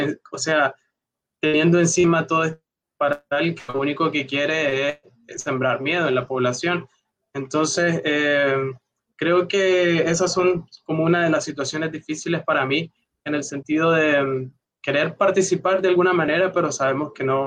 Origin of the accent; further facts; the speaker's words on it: Nicaragua; now in Mexico; Yo nací en Nicaragua, viví casi que toda mi vida.